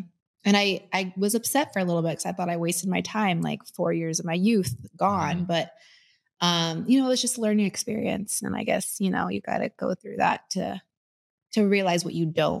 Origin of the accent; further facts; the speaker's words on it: New Jersey, United States; I'm from New Jersey.